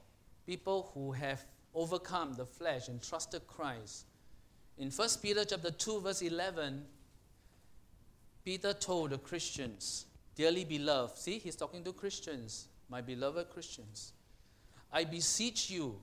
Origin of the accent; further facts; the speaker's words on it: Singapore; I'm a Singaporean pilgrim in the Philippines.